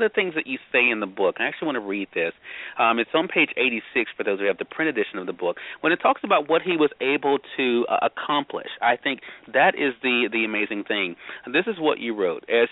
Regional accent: Brandon, Mississippi, United States; When I was growing up in Brandon, Mississippi, she told me I could do anything.

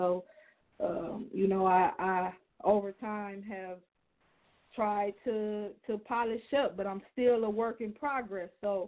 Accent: Toledo, Ohio, United States; Like, I'm from Toledo. This is the mud, you know. This place that we live in is an actual swamp

